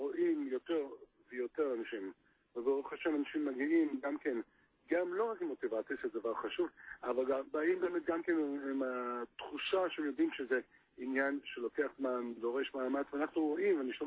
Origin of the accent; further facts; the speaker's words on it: United States; אני אמריקאי במקור.